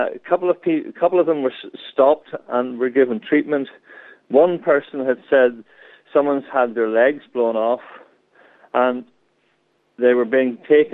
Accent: Belfast, Northern Ireland, United Kingdom; And I said, "I'm from Belfast. I know that sound. It's a bomb."

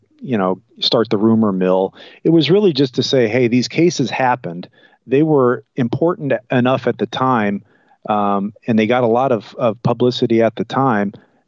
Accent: Miami, Florida, United States; I grew up in Miami and nobody hitchhiked

